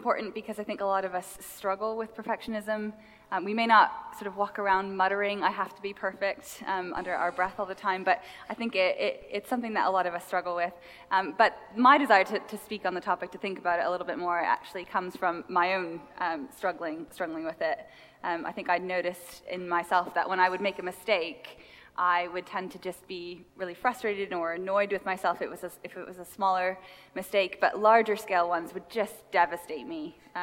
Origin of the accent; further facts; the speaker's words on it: Canada; also born or lived in Philadelphia; now in Cambridge, United Kingdom; I'm originally from Canada, and then moved to Philadelphia for a couple of years in the States, and now have been here in the UK for 2.5 years. I live in Cambridge